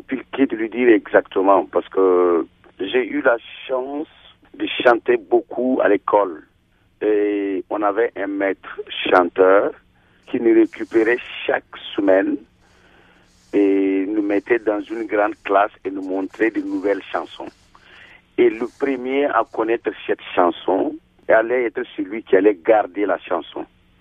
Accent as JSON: {"language": "French", "country": "Ghana", "tie": "born or raised there", "said": "J'ai grandi au Ghana et c'est un pays anglophone"}